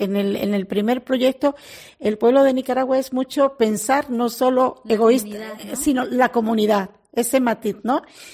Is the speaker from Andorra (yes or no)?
no; Spain; encontrar con parte de España que no conocía, aunque soy española, ¿verdad?